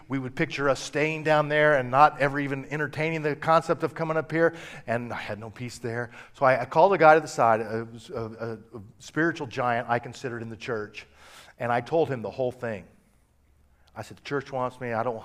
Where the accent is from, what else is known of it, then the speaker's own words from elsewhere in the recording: Midwest, United States; now in Fresno, United States; I said, where and what is a Fresno? I was from the Midwest.